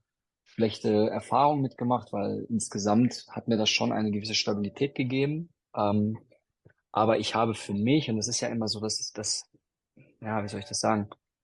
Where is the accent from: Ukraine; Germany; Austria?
Germany; North Rhine-Westphalia; Ich bin in Westfalen groß geworden